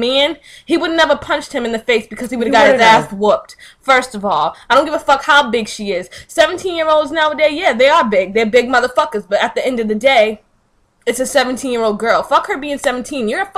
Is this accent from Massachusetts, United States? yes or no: yes; Boston, Massachusetts, United States; That's all great and dandy, but I'm from Boston